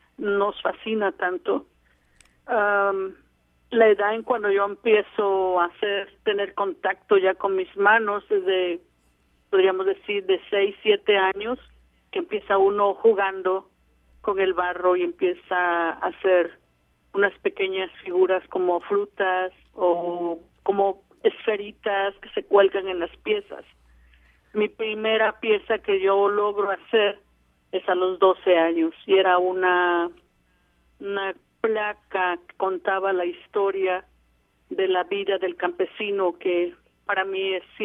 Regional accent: Izúcar de Matamoros, Puebla, Mexico; Estaba en un grupo en mi pueblo, que mi pueblo se llama Izúcar de Matamoros

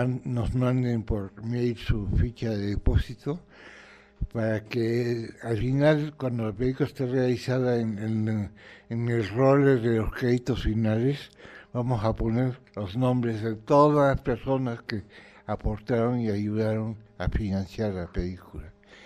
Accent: Tabasco, Mexico; mi mamá, que es tabasqueña, y se casaron. Y por lo tanto yo soy ruso tabasqueño, o tabasqueño ruso, mexicano

